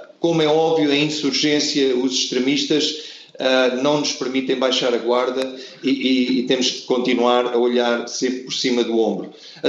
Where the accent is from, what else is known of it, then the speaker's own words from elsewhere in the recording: Portugal; mas como bom português que sou